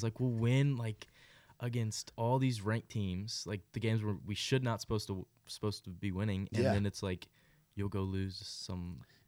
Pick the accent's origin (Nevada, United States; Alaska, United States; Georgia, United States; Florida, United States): Georgia, United States; I mean, I'm glad I'm from Georgia.